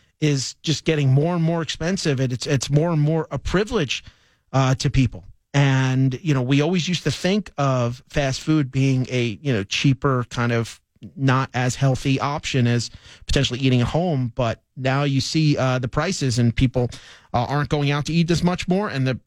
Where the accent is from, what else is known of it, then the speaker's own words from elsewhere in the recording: New York, United States; Just growing up in New York, I knew New York and New Jersey definitely did not have fireworks legal